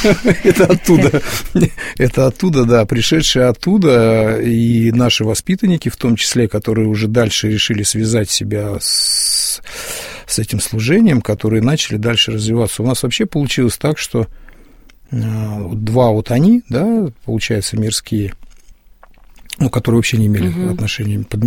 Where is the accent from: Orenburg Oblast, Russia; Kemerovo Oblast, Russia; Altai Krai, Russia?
Kemerovo Oblast, Russia; now in Murmansk, Russia; я родился в Кузбассе. Это кузбасский городок, 126 тысяч населения, 7 шахт, вокруг разрезы, мы маленькими играли там на вагонетках